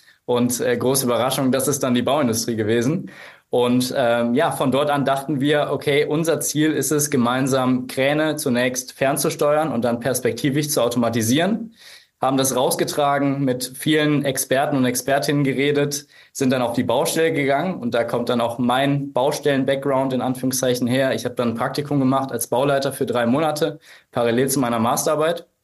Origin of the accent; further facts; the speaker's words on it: Aachen, North Rhine-Westphalia, Germany; born there; gebürtig aus Aachen, habe tatsächlich überhaupt gar keinen Hintergrund in der Bauindustrie, abgesehen von der Tatsache, dass mein Opa gelernter Maurer war. Und bin eher unternehmerisch veranlagt und in einer Unternehmerfamilie aufgewachsen.